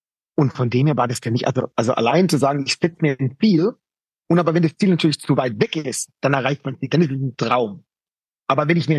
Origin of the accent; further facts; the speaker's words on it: Wiesloch, Baden-Württemberg, Germany; bei uns im Kreis Heidelberg, beziehungsweise ich komme sogar aus Wiesloch-Walldorf, was man wahrscheinlich kennt